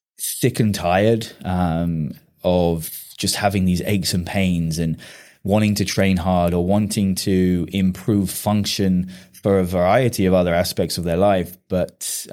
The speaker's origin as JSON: {"language": "English", "region": "England", "country": "United Kingdom", "said": "Well, I am from cold and miserable England."}